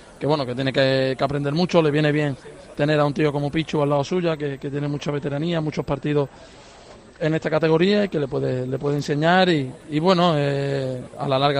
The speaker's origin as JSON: {"language": "Spanish", "town": "Málaga", "region": "Andalusia", "country": "Spain", "said": "más para mí que soy de Málaga"}